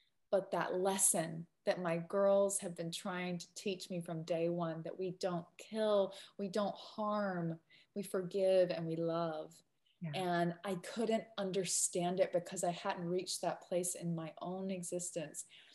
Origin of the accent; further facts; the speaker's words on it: Georgia, United States; I'm from America first and foremost, so there's that. I'm also from Georgia, so that's the South.